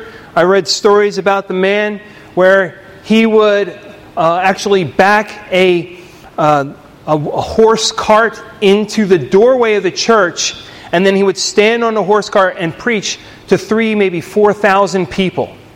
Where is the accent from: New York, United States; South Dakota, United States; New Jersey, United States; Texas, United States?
New Jersey, United States; Pitman; I grew up in Pittman, and I never really knew that this was here. I grew up in the Pittman Methodist Church and didn't know that this was here.